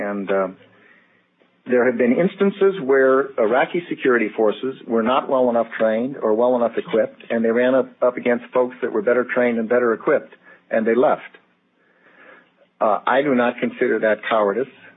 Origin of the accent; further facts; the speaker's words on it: Chicago, Illinois, United States; We've had that trouble in Pete Peterson's hometown, Chicago. My hometown.